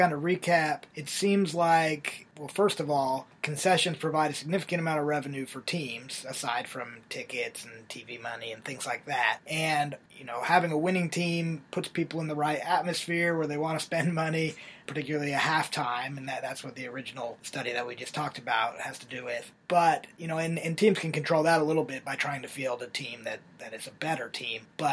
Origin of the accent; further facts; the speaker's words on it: Boston, Massachusetts, United States; I'm originally from Boston, so I'm a Red Sox fan